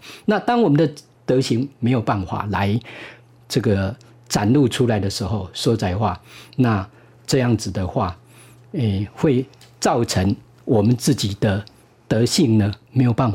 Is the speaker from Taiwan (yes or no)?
yes; Kinmen, Fujian, Taiwan; 因为我来自金门哦。